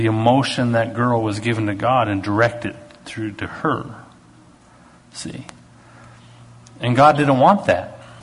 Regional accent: Canada; And being Canadian, I thought, well, I need to go check this out.

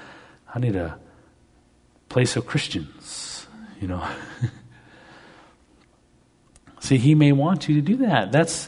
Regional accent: Canada; I don't know if it's because I'm Canadian or it's just my personality.

